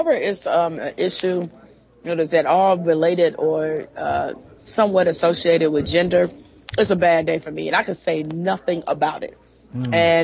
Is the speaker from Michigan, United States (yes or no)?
yes; Detroit, Michigan, United States; I'm from Detroit, and I went to Montfort High School, born and raised there. Most of my family is still there.